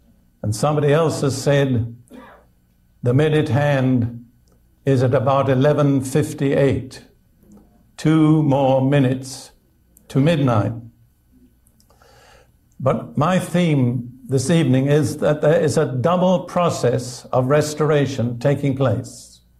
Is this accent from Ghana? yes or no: no; United Kingdom; now in United States